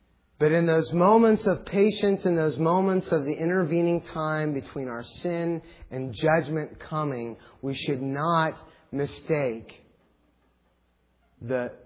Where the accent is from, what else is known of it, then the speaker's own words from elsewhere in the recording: Dunkirk, Ohio, United States; I grew up on Cherry Street in Dunkirk, Ohio, and one of the features of Cherry Street was the school's bus garage.